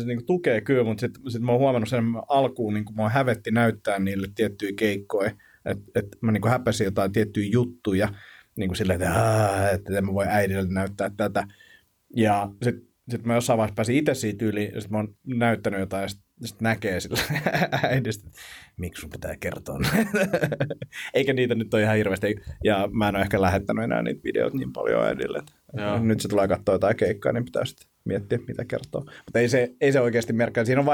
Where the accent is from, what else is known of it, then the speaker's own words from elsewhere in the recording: Vantaa, Uusimaa, Finland; Sitten mä oon Martin Laaksosta kotoisin